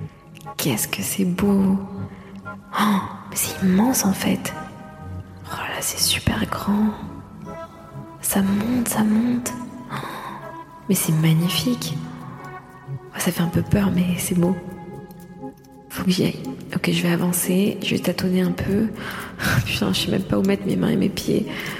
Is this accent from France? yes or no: no; Morocco; j'ai grandi au Maroc, avec une culture qui est pas forcément ouverte, voire pas du tout ouverte sur la sexualité, le corps féminin.